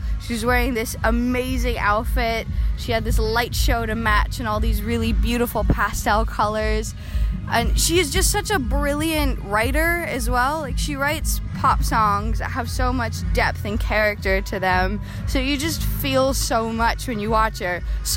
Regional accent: Quebec, Canada; My choice was … from my hometown with … also Canadian like myself.

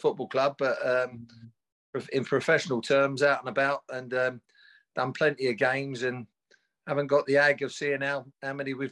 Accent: Wales, United Kingdom; And I am the Welsh voice.

